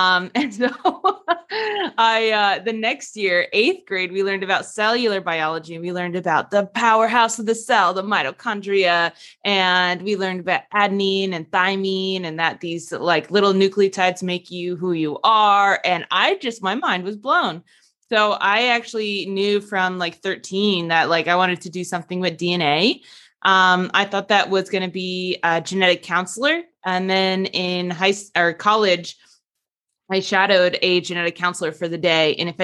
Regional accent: New Jersey, United States; also born or lived in Houston, Texas; So originally from New Jersey in the United States, and then I moved to Houston, Texas for 8 years

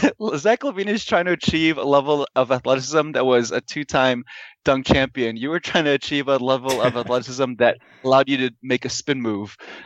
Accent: Chicago, Illinois, United States; I'm in my hometown of Chicago.

